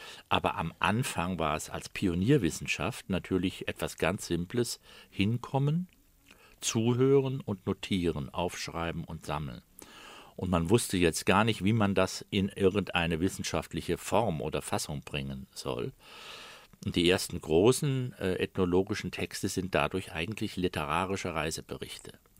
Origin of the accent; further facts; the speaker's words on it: Rhineland, Germany; dass mir als Elfjährigen dieses Moselgebiet schon als Rheinländer vorkam wie ein völlig fremdes Land.